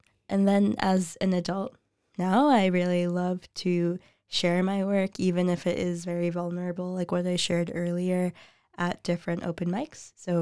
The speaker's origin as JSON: {"language": "English", "country": "United States", "said": "And being an American who in the US, we don't have any sort of like social welfare system whatsoever"}